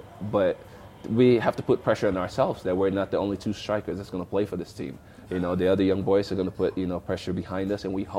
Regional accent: California, United States; also we played in Orange County Blue Stars when we were growing up in California.

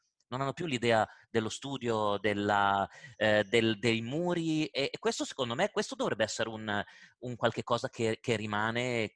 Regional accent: Emilia-Romagna, Italy; io sono emiliano di origine, vengo dal tessuto della micro, piccola e media impresa.

